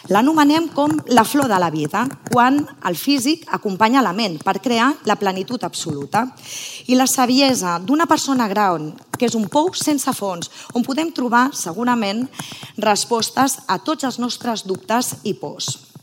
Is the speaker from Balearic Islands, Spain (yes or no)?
no; Sitges, Catalonia, Spain; Sitges i de la seva gent, fidel al nostre Ajuntament, amant dels carrers, de la cultura i de tot allò que forma part de l'ADN sitgetà, una influencer en tota regla de la meva vila i les seves festes.